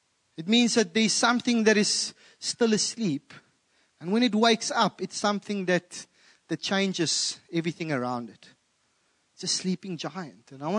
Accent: South Africa; first language af; English is a second language; English, and I'm Afrikaans. And even though I speak English, My English doesn't always come across as English to her.

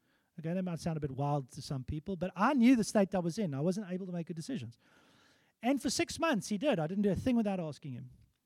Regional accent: Eastern Cape, South Africa; They were the same age as me, but they were very Afrikaans. Very, like, and I'm an English boykie from the Eastern Cape.

